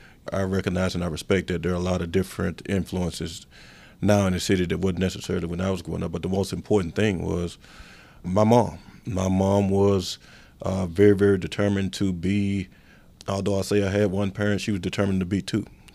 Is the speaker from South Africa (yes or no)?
no; Memphis, Tennessee, United States; especially an African-American male in the inner city, I come from North Memphis